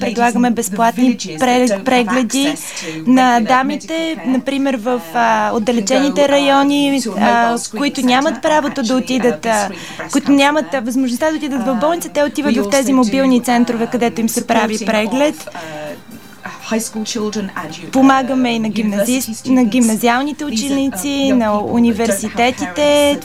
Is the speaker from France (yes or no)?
no; United Kingdom; Bulgarian is a second language; now in Bulgaria; Както виждате, аз не съм българка, аз съм британка. Имах голям късмет да живея тук.